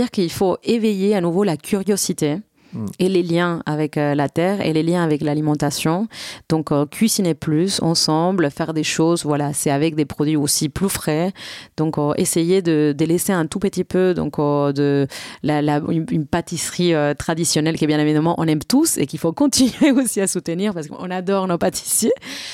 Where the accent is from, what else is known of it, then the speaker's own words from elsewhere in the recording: Argentina; Bon, moi, je viens de l'Argentine, comme tu le sais.